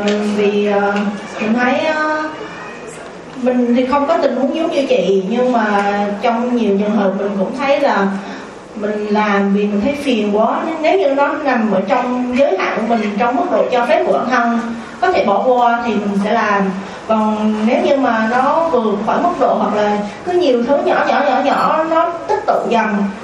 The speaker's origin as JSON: {"language": "Vietnamese", "region": "Da Nang", "country": "Vietnam", "said": "Em lo đến từ Đà Nẵng."}